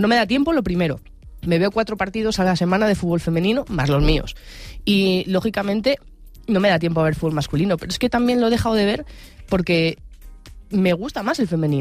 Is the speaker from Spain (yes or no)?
yes; Asturias, Spain; yo soy de Asturias